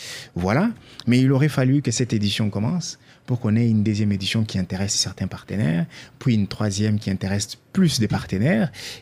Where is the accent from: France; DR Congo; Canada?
DR Congo; Kalemie, Tanganyika; parce que moi, je viens de Calémie. On était des enfants privés de rêves.